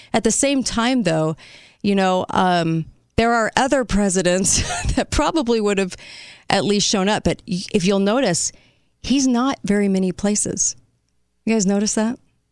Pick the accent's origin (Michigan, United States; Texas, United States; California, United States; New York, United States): California, United States; moved away as an adult; I came from California 25 years ago, and I really honor the history here.